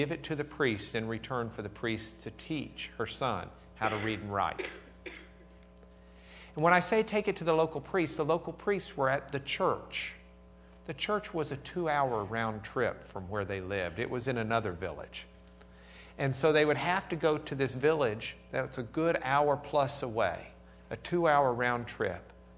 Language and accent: English; Lubbock, Texas, United States; I'm from Lubbock.